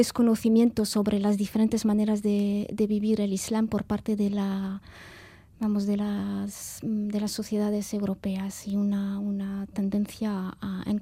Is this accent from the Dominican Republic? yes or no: no; Algeria; personalmente yo vengo de Argelia